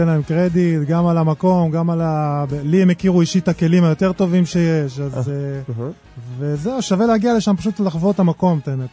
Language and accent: Hebrew; Southern District, Israel; now in Tel Aviv, Israel; אני בא מהדרום, מהמדבר